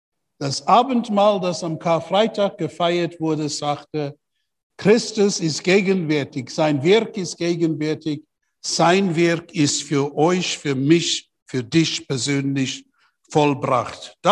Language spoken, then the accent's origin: German; Port Shepstone, KwaZulu-Natal, South Africa; German is a second language; ich war ein Sonntagmorgen in meiner Heimatstadt in Port Shepstone an der Küste.